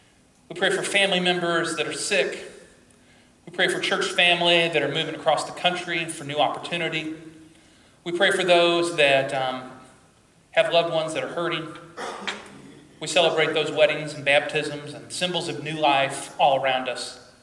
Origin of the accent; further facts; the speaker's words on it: United States; It hurts me as a Christian, it hurts me as an American